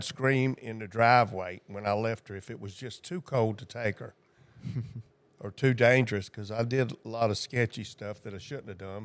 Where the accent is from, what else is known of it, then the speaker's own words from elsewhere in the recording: Gulfport, Mississippi, United States; born there; I was born in July 22nd, 1959, on Lorraine Road in a house trailer next to a bridge in Gulfport, Mississippi.